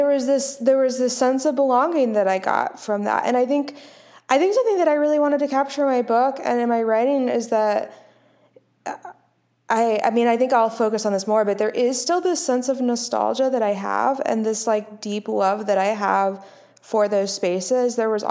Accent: the South, United States; Yeah, so I was born and raised in the South

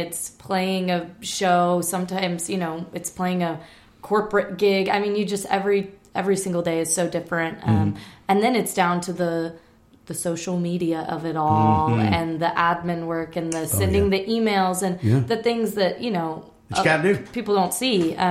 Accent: Texas, United States; I was born in Texas and all my family's there. I'm actually an eighth generation Texan.

